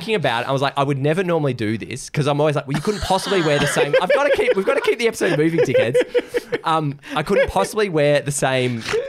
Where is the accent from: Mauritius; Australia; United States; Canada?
Australia; I'm Australian.